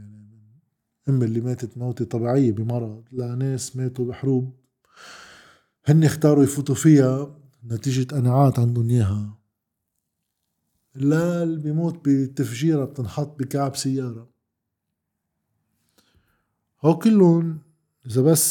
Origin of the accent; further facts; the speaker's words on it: Lebanon; بيعنينا أكثر نحن كلبنانيين كشرعية